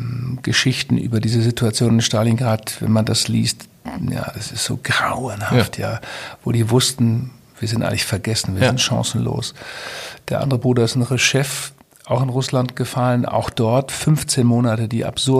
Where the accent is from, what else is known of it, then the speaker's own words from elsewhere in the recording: Twistringen, Lower Saxony, Germany; Ich komme ja aus Twistringen, sehr katholischer Ort.